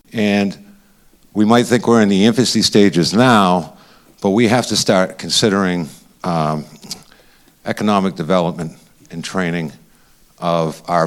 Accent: New Hampshire, United States; And I'm from New Hampshire, so it's important to me.

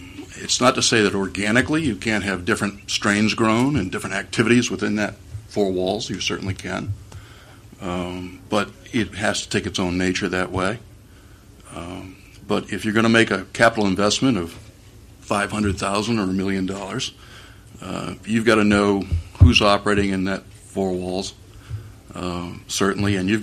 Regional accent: Yarmouth, Maine, United States; I'm from Yarmouth, Maine. A retired businessman

